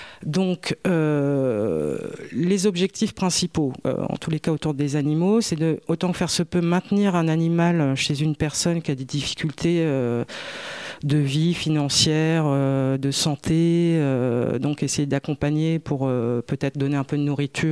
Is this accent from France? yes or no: yes; Paris, Île-de-France, France; now in Tours, France; Donc quand je suis arrivée à Tours, parce que je suis d'originaire de Paris, il y a un peu plus d'un